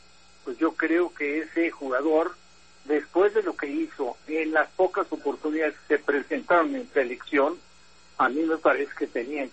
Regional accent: Mexico; como mexicano, es el que mejor lo hace

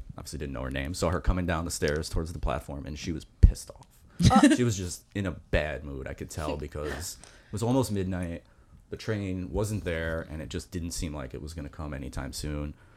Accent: New York City, New York, United States; I've lived in New York City my whole life. I was born in the Bronx, went to undergrad in Manhattan, went to grad school in the Bronx, and then moved to Astoria, Queens about 12 and a half years ago.

